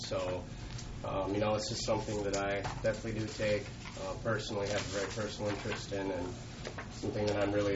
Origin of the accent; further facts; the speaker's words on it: Moorhead, Minnesota, United States; I'm from Moorhead, first term.